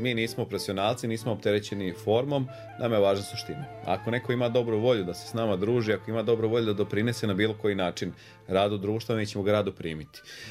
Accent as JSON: {"language": "Serbian", "region": "Lika-Senj County", "country": "Croatia", "said": "Konkretno obojica smo Ličani."}